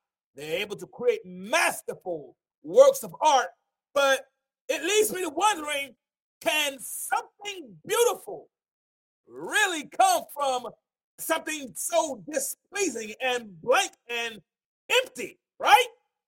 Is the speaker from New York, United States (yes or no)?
yes; Mount Vernon, New York, United States; I'm from Mount Vernon. So